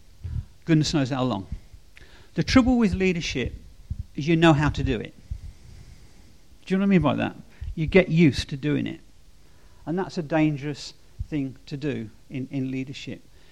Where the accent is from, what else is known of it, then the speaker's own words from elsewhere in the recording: Leicester, East Midlands, United Kingdom; also born or lived in Norwich; I'm from Leicester.